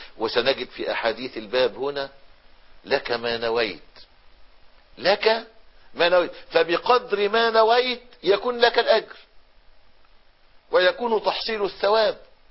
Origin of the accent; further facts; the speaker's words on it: Egypt; احنا في زماننا النهاردة عندنا في مصر قرابة 10 مليون مسافر